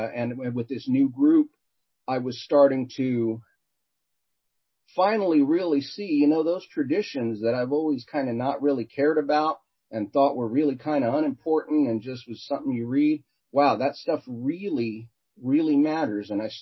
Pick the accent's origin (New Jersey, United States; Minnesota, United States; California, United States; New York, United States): California, United States; you know, we're from Southern California.